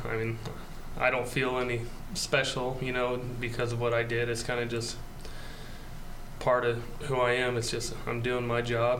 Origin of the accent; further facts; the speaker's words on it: Knoxville, United States; also born or lived in Virginia; I'm originally from Knoxville, but I also grew up in Virginia for 8 years of my life.